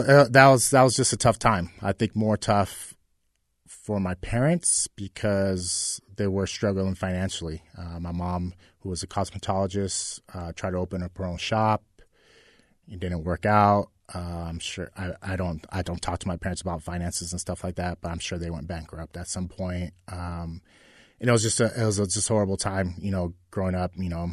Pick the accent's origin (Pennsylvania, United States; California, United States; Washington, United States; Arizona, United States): California, United States; Fontana; So growing up in Fontana, we were going to travel to Mexico for Thanksgiving.